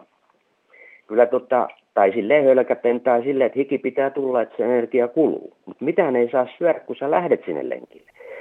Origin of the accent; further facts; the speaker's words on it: Central Finland, Finland; Mä oon lapsena liikkunut kallioilla Keski-Suomessa